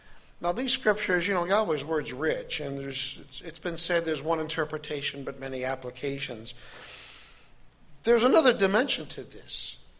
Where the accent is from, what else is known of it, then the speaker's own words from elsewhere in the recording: Fulton, Missouri, United States; Yeah, I know I said I'm from Fulton, Missouri.